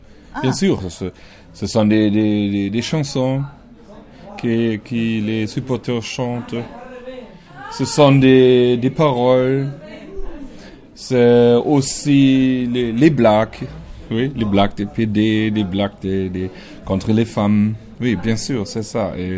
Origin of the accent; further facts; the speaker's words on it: Bremen, Germany; French is a second language; Je viens de Brême.